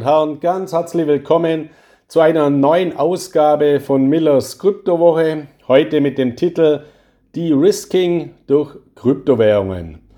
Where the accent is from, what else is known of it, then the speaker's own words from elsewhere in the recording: Baden-Württemberg, Germany; born there; Und ich bin ja ein gebürtiger Schwabe